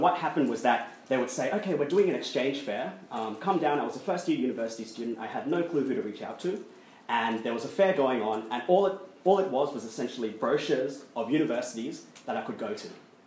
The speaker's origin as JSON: {"language": "English", "country": "Australia", "said": "as an Australian student, it is quite difficult to get approval to your units when you only have 4 and you need a minimum of 3 to go on overseas."}